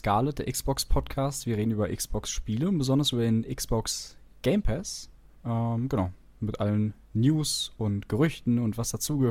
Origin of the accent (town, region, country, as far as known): Austria